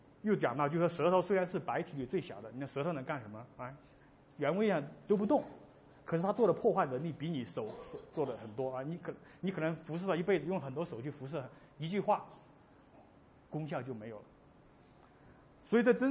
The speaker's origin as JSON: {"language": "Chinese", "country": "China", "said": "我们中国人特别也会讲这种话"}